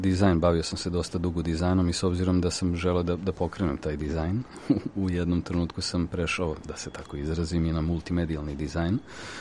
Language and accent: Serbian; Belgrade, Serbia; s obzirom da sam, da kažem, beogradsko dete